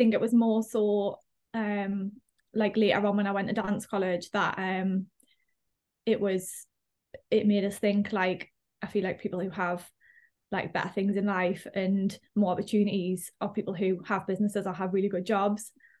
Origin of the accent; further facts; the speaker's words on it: South Shields, North East England, United Kingdom; I grew up in South Shields, in a little place called Leggett. I lived in a little flat, just me and my mum, little upstairs flat